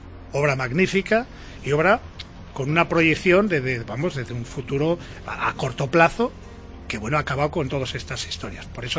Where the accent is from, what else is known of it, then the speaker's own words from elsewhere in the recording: Cantabria, Spain; Entonces, yo, como cántabro, como que vivo en esta tierra, no me quiero quedar atrás.